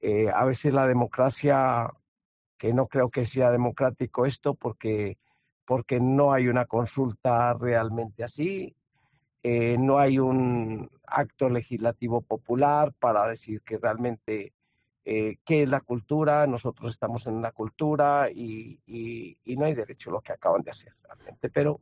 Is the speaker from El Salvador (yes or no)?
no; Colombia; Es una obligación moral con mi tierra colombiana